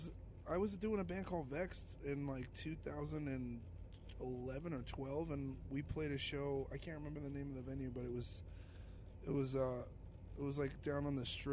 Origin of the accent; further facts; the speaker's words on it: Brooklyn, New York, United States; South Brooklyn.